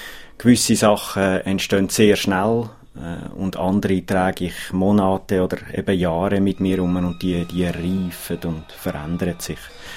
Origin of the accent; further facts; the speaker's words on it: Zug, Switzerland; Zug ist doch einfach meine Heimat und ich kenne es und es ist ruhig und schön mit dem See